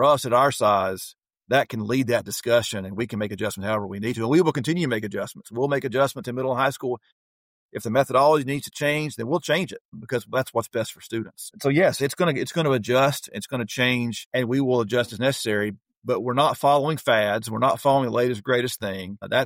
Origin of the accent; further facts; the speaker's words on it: Knoxville, Tennessee, United States; I grew up in Knoxville. I went to a public elementary school, a public middle school, a public high school.